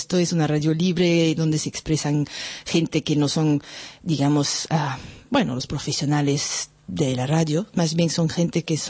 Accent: France; accent: French; Spanish is a second language; O sea que tengo un acento francés, que soy francesa y ya está.

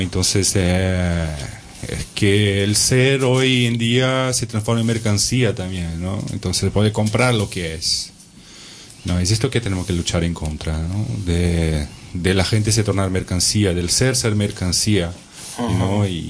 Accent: South Brazil, Brazil; also born or lived in Barcelona; soy de Brasil, del sur de Brasil, no tienes el medio cultural donde vivís

